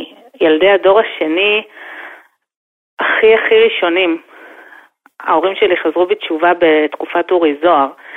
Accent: Jerusalem, Jerusalem District, Israel; גם גדלתי במקום ממש הארדקור, גדלתי במאה שערים. ההורים שלי שלחו אותי ללמוד בבתי ספר ביידיש, מגיל 3 דיברתי יידיש בגן, בבית ספר

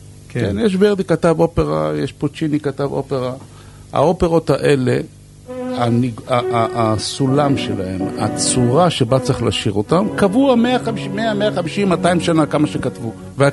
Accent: Herzliya, Tel Aviv District, Israel; זאת אומרת, אני גדלתי בהרצליה.

